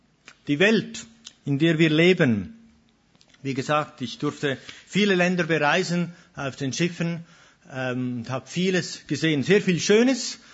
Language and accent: German; Switzerland; Ich bin Schweizer, also hin und wieder kommt da grammatikalisch etwas Interessantes raus.